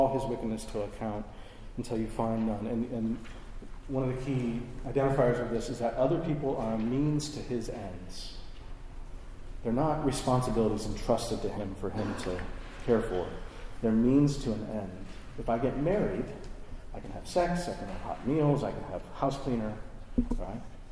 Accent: Midwest, United States; growing up in the Midwest, we would go water skiing

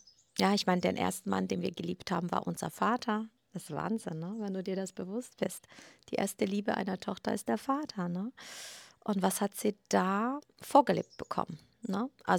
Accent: Poland; Ich bin selbst sehr katholisch in Polen aufgewachsen

